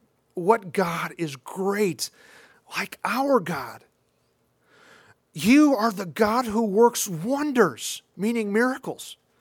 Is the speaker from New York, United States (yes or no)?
no; Illinois, United States; This puts me in mind of growing up outside of Chicago. We would have, of course, immense snowfall.